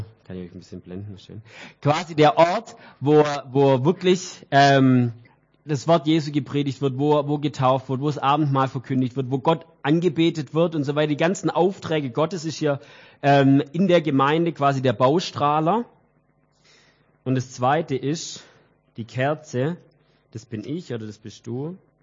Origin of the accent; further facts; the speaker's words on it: Weilheim an der Teck, Baden-Württemberg, Germany; sei es bei mir in Weilheim, wo ich herkomme. Also bin Weilheimer.